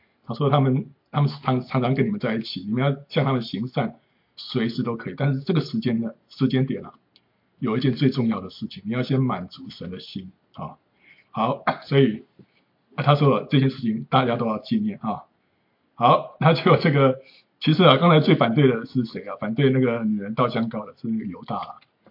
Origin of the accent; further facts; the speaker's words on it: China; 他们过这个逾越节就像我们中国人过这个什么过新年啊